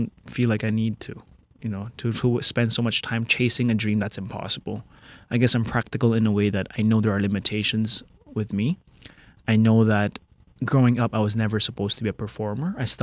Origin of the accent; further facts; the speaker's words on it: Hong Kong; moved away as an adult; now in Philippines; growing up in Hong Kong, I'm comfortable.